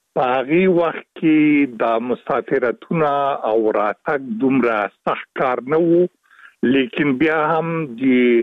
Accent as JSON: {"language": "Pashto", "country": "Afghanistan", "said": "لیکن وجدان مې اجازه نه راکوله چې زمونږ وطن د شوروي سرو پوځونو لخوا ځنې اشغال بي او زه په قرار باندې کینم"}